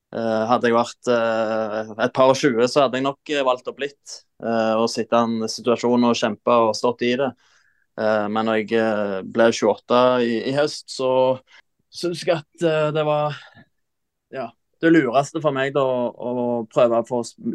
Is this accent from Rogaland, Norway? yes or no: yes; Jørpeland, Rogaland, Norway; Så jeg satt hjemme på Jørpeland, var på ferie hjemme, så jeg ble overraska.